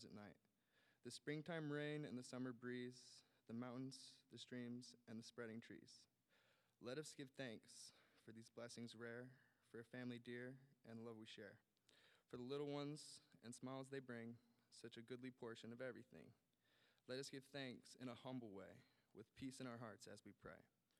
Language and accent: English; Orlando, Florida, United States; I grew up in Orlando, and I was youngest of five.